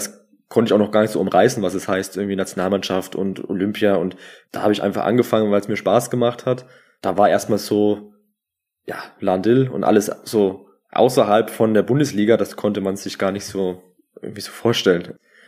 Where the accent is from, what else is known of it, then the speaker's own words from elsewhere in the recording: Bayreuth, Bavaria, Germany; Und ich komme ja aus Bayreuth ursprünglich